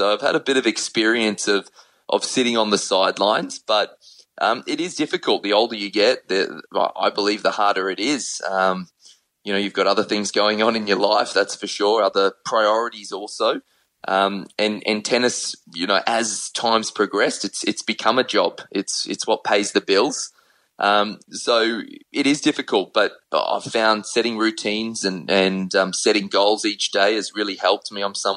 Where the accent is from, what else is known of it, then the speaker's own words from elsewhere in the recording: Brisbane, Queensland, Australia; Whilst in Queensland, which is where I'm from Brisbane